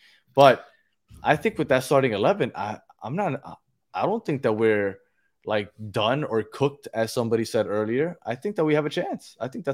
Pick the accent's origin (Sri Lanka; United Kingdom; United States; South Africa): United States; New York; Look, I'm a New Yorker. I promise you, there's pussies in New York also.